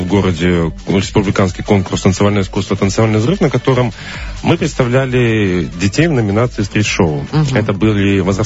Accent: Gomel, Gomel Region, Belarus; Да, это очень хорошо, что наш первый опыт был именно в родном городе.

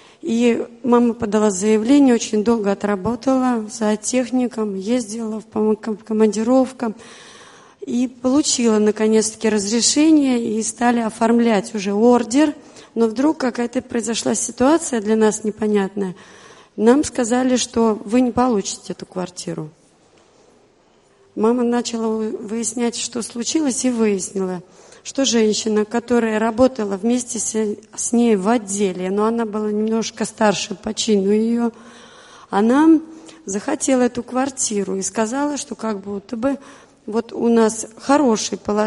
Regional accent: Smolensk, Smolensk Oblast, Russia; now in Pskov, Russia; сами мы из Пскова. Жила я не в Пскове, не рождена в этом городе, я из Смоленска.

